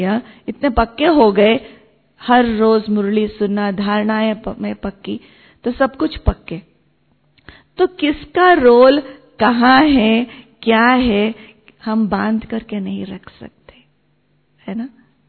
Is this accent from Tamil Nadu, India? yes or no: no; Bangalore, Karnataka, India; Hindi is a second language; मैं बैंगलोर से हूं, साउथ से हूं, भोजन अलग है, अलग प्रकार का भोजन, अलग प्रकार के वेदर, सब कुछ अलग